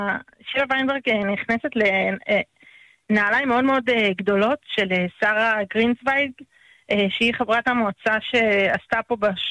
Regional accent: Northern District, Israel; שם נולדתי, שם גדלתי, גם זוגתי, שתינו מרמת הגולן.

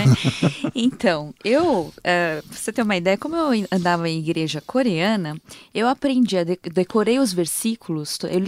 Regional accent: Brazil; Eu sou brasileira, assim, do sangue, tá, gente?

